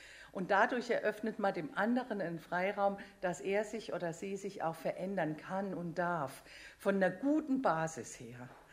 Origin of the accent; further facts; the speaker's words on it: Germany; also born or lived in Basel, Switzerland; Wie Sie hören, komme ich ursprünglich aus Deutschland. Wir hatten bis letzten September 26 Jahre in Basel gewohnt, mein Mann und ich und die Kinder.